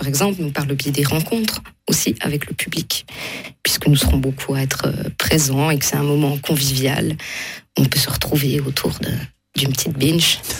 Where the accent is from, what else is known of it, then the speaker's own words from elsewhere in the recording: La Chaux-de-Fonds, Neuchâtel, Switzerland; parce que je suis de la Chaux-de-Fonds.